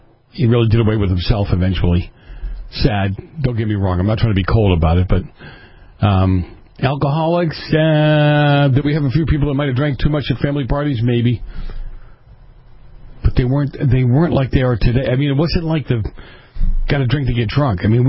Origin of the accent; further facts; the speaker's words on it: Massachusetts, United States; My home state, Massachusetts, God bless.